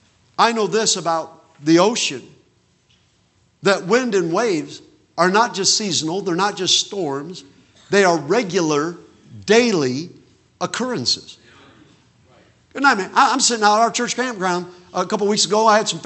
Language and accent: English; Indiana, United States; Of course, I'm from Indiana.